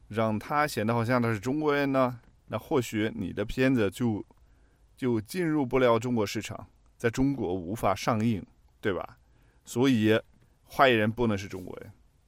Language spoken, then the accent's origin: Chinese; Germany; Chinese is a second language; 我作为一个德国人